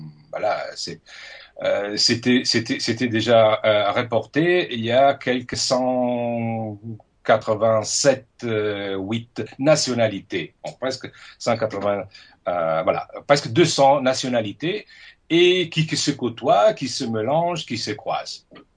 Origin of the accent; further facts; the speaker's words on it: Italy; French is a second language; now in Belgium; ma famille est multilingue parce que bon, moi, je suis italien, ma femme est allemande. Nos trois enfants sont nés en Belgique, toujours été à l'école francophone, donc d'un coup, nos conversations se passent en trois langues.